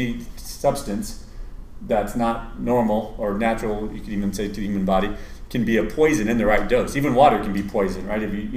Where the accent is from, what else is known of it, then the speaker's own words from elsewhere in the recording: California, United States; Went to Ohio State for medical school, although I'm from Southern California.